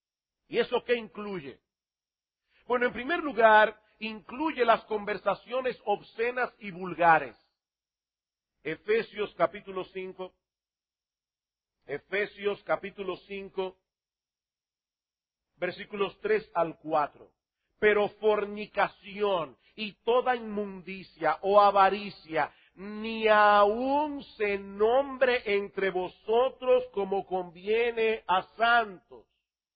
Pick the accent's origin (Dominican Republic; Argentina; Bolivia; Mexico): Dominican Republic; sí, yo soy dominicano